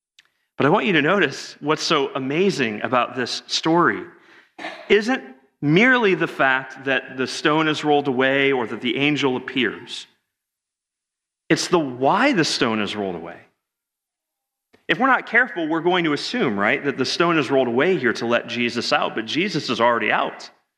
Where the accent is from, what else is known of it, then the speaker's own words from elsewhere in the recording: Cleveland, Ohio, United States; I'm from Cleveland, if you didn't know, so it's difficult to be a sports fan where I'm from.